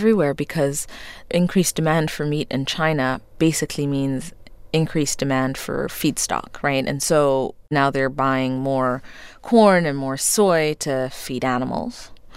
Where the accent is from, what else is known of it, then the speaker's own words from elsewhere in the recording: Ethiopia; I grew up in Ethiopia in the 80s.